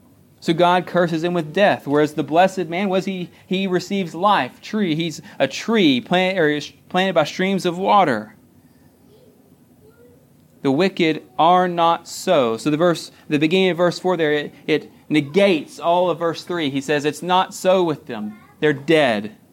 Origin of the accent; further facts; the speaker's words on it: Texas, United States; I grew up in the Panhandle. There's not a whole lot of trees running around up in the Panhandle. But down here, there's lots of them. And where we lived in Seguin, there's even more.